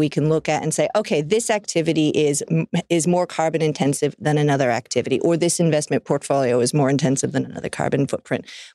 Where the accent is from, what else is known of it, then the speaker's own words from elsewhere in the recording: Melbourne, Victoria, Australia; as you say, I'm from Melbourne. I flew up today